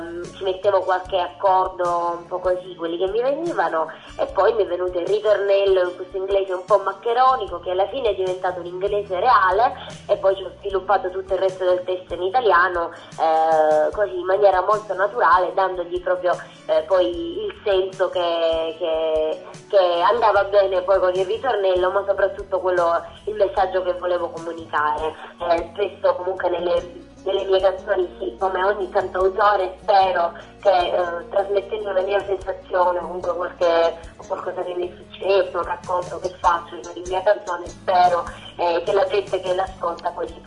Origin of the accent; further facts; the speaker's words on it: Apulia, Italy; accent: Salentine; Io amo la mia terra, infatti mi definisco sempre una salentina doc, al di là del mio accento che credo si noti.